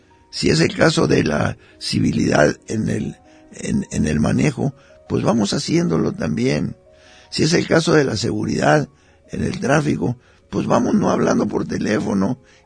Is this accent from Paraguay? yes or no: no; Mexico